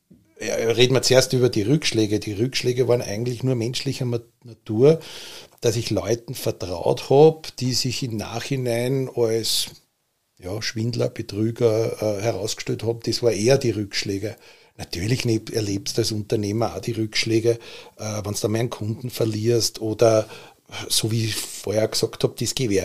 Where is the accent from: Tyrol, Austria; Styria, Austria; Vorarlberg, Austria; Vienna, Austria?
Vienna, Austria; geboren bin ich in Wien. Ich habe die Kindheit auch in Wien, am Stadtrand von Wien, genau.